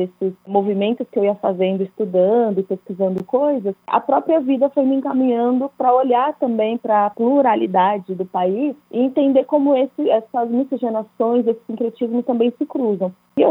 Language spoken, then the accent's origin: Portuguese; São Paulo, Brazil; Eu cresci, eu nasci em São Paulo, morei a maior parte da minha vida na periferia de São Paulo.